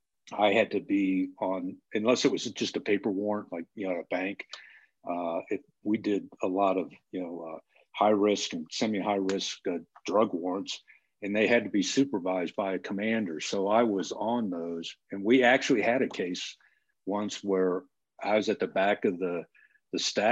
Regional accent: Ireland; born there; Well, actually, first of all, I'm adopted. So I was born in Ireland.

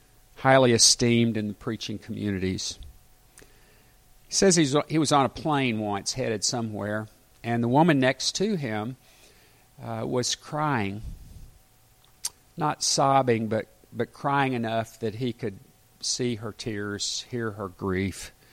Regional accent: Little Rock, Arkansas, United States; I grew up in Little Rock, and Little Rock is no longer the place that I knew.

